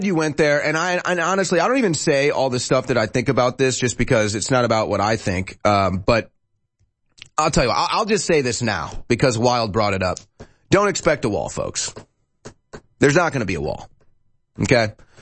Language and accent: English; St. Louis, Missouri, United States; But what I think is going to be the big story tonight is what's happening in my hometown of St. Louis.